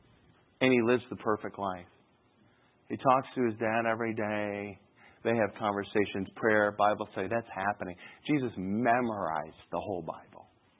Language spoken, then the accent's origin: English; Michigan, United States; I'm from Michigan. Like, there's lakes everywhere, you know, so...